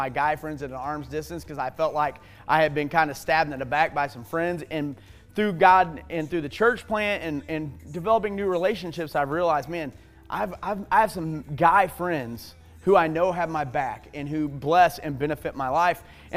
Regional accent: Alton, Illinois, United States; And I know when I grew up over in Alton, and then when we went and planted the church in Wentzville

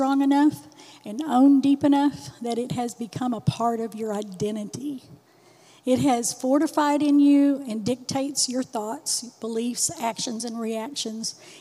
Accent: Oklahoma, United States; So so I'm from Oklahoma, is where I'm from originally.

